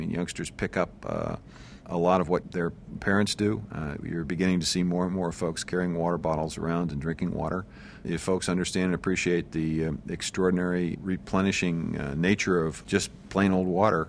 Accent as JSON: {"language": "English", "region": "Iowa", "country": "United States", "tie": "born or raised there", "said": "There's a program called NuVal, for example, that's being used in grocery stores in my home state of Iowa"}